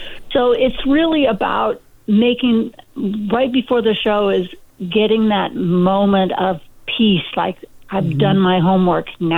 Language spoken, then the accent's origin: English; Garden Grove, California, United States; I grew up in Garden Grove, and it was so close to Disneyland, we could see the fireworks from our backyard.